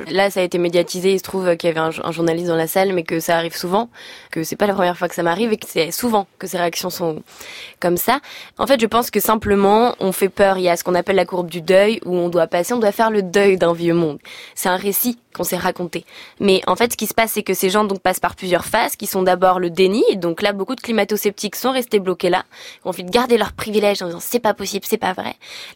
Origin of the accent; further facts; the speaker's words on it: Auvergne-Rhône-Alpes, France; Moi, je viens de Savoie, donc je suis forcément intéressée par le travail d'Éric Piolle à Grenoble parce que ça concerne mes montagnes